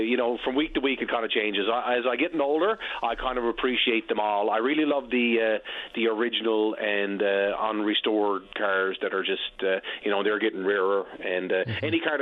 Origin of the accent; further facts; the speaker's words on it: Pouch Cove, Newfoundland and Labrador, Canada; I grew up in Pooch Cove, down in the 335 there, as we call it.